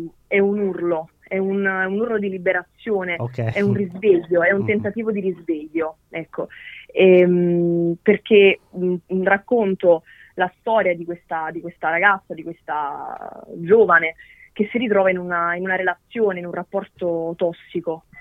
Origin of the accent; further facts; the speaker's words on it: Campania, Italy; io ho 21 anni. Okay. E sono campana, ho origini napoletane, ma vivo a Salerno.